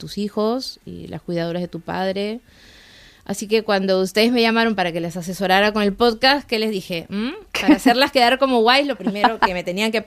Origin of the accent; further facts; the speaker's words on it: Peru; Yo soy una autora peruana que, como tantas personas, debe recurrir a pasaportes del primer mundo como medida de protección para cruzar fronteras